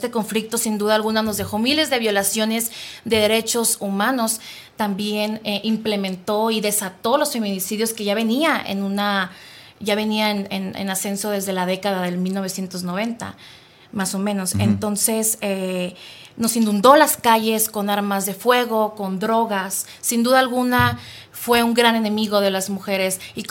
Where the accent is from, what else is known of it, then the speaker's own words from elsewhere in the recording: Hermosillo, Sonora, Mexico; De Hermosillo.